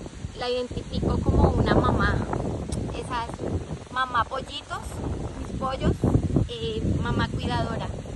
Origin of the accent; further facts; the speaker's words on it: Colombia; soy de Colombia. He venido a este retiro con un propósito de sanar mis antepasados.